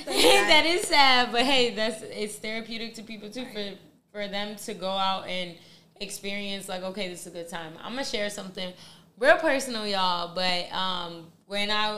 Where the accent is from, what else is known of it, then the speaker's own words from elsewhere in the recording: New York, United States; and we grew up in New York.